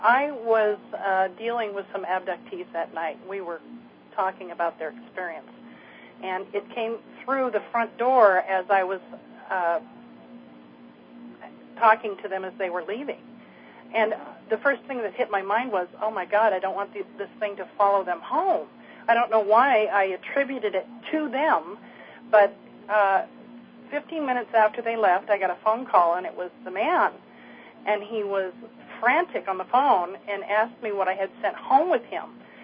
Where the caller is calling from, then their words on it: Washington, United States; from Washington.